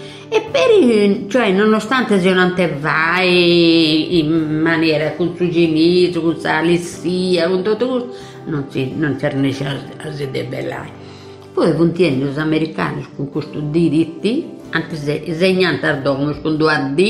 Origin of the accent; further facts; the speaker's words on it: Loceri, Sardinia, Italy; born there; sono nata a Locceri, sono 5 di agosto del 38. Sono nata in una famiglia di 10 figli